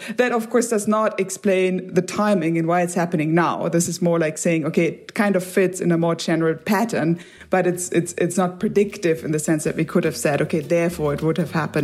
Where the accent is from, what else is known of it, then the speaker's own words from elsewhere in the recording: Germany; English is a second language; I'm from Germany